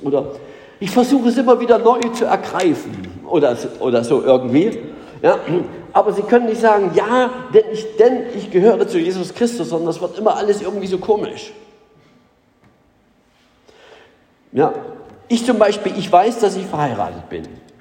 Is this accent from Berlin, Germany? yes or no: yes; Berlin, Germany; gerade in so einer Stadt wie Berlin, ich bin ja Berliner